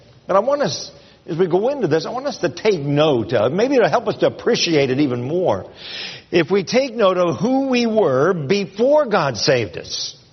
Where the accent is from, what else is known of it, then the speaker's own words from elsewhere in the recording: Ohio, United States; born there; also born or lived in Pennsylvania; now when I go back to Ohio and Pennsylvania, where I was actually born, they say, where are you from?